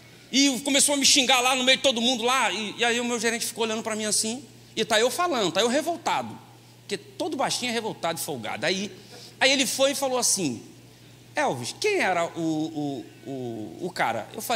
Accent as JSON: {"language": "Portuguese", "town": "São Gonçalo", "region": "Rio de Janeiro", "country": "Brazil", "tie": "born or raised there", "said": "nasci em São Gonçalo, estou lá até hoje, 42 anos em Lodebar."}